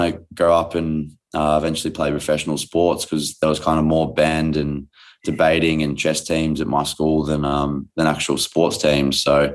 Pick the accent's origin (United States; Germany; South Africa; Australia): Australia; New South Wales; But no, it was obviously the Northern Beaches is, you know, it's